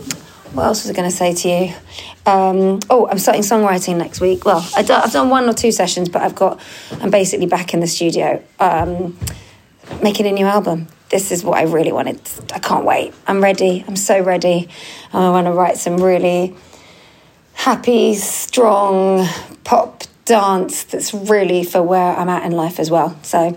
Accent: United Kingdom; I think I'm very British and I'm very good at dealing with the kind of like pootling along.

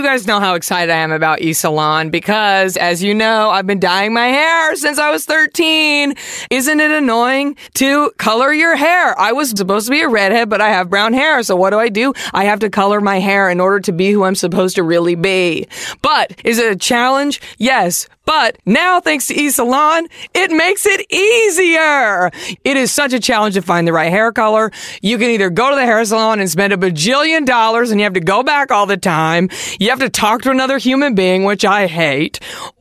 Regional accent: the South, United States; See, because I was raised in the South in the 90s, my mom used to do perms on me in the kitchen from like the drugstore.

